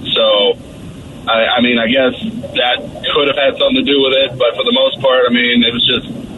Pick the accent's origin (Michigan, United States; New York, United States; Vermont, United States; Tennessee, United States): Tennessee, United States; I'm from Tennessee. I grew up with a family across the street that, you know, they down in Tennessee, we're not close.